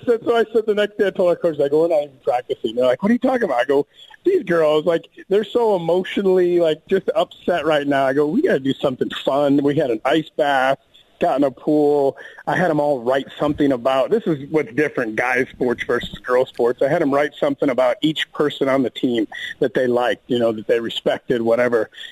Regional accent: Tampa, Florida, United States; After, obviously, Tampa's my hometown. That's where I grew up. I went to high school a mile from the stadium, though.

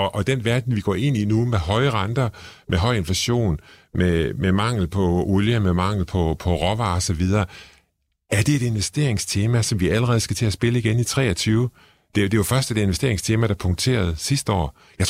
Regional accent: Struer, Central Denmark Region, Denmark; jeg kommer fra Struer

